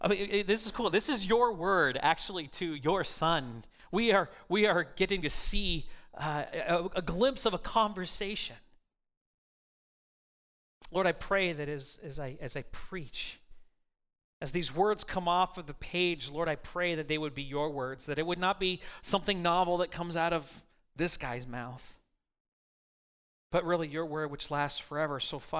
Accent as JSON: {"language": "English", "country": "United States", "said": "I'm an American, so raw America, I don't have a king"}